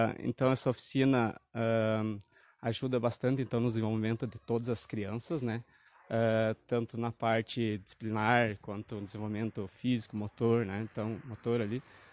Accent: Passo Fundo, Rio Grande do Sul, Brazil; eu também venho de projeto social, sou de Passo Fundo, né? Comecei o projeto social na Leão 13 de Passo Fundo. Comecei isso lá com 8 anos de idade.

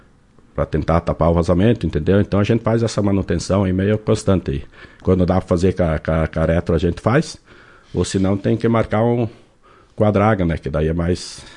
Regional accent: Maranhão, Brazil; Sou maranhense

